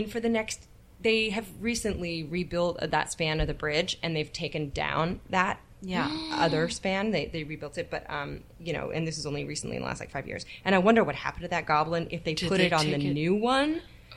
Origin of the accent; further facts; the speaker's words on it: California, United States; So, I grew up in the Bay Area.